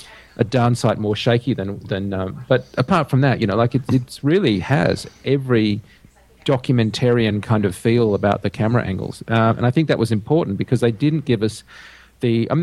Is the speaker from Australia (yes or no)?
yes; Australia; it was humbling even for me as an Australian to be in the presence of one of the original Apollo 11 crew.